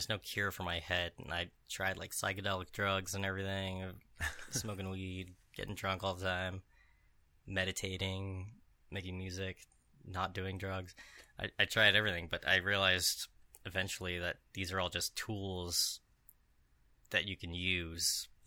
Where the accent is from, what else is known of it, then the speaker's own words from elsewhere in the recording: La Junta, Colorado, United States; But after my first year, I was still in my hometown, La Junta, Colorado, a little like farm town. I was totally isolated from everything.